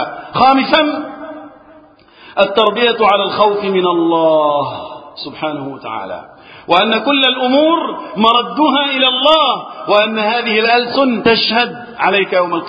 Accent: Egypt; اللهم احفظ بلدنا مصر وسائر بلاد المسلمين من الفتن.

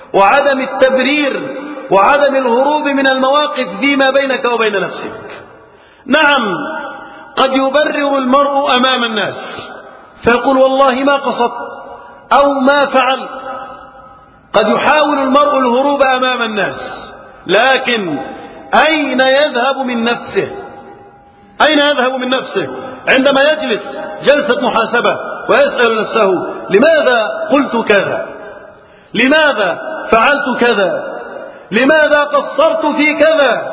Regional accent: Egypt; اللهم احفظ بلادنا مصر وسائر بلاد المسلمين من الفتن ومن كل مكروه وسوء.

